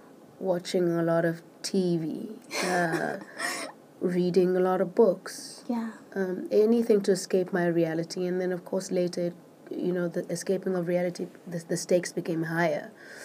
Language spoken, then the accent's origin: English; Port Elizabeth, Eastern Cape, South Africa; I came from Port Elizabeth, from PE